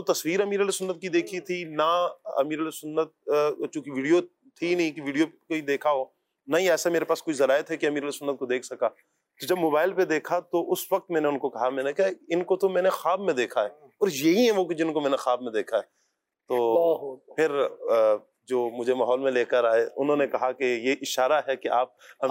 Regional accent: Wah Cantonment, Punjab, Pakistan; جو آبائی جو میرا گاؤں ہے وہ واہ کینٹ ہے. واہ کینٹ میں پیدائش ہے, لیکن اسے پیچھے جائیں تو جموں کشمیر سے تعلق ہے.

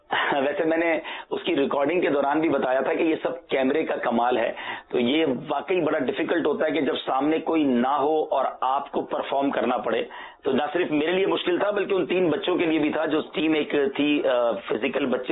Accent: Karachi, Sindh, Pakistan; جب میں 13-14 سال کا تھا تو تھوڑا سا ہمارا علاقہ چینج ہوا, ہم کراچی کے علاقے کلفٹن میں شفٹ ہو گئے

